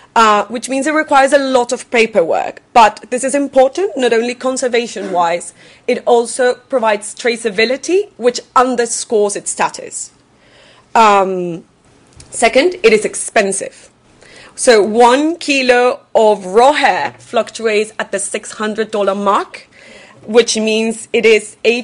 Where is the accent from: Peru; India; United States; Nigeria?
Peru; also born or lived in Venezuela; now in London, United Kingdom; This isn't working. Yeah, there we go. I'm from South America. I was born in Venezuela to Colombian parents, but I grew up in Peru.